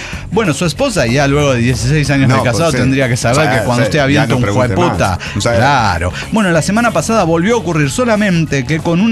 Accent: Venezuela; now in Colombia; me vine a Colombia hace 10 años, pero salí de Venezuela por persecución política

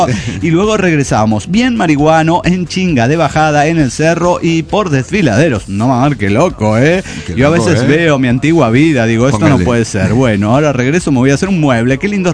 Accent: Tuxtla Gutiérrez, Chiapas, Mexico; de Tuxtla Gutiérrez, Chiapas, México.

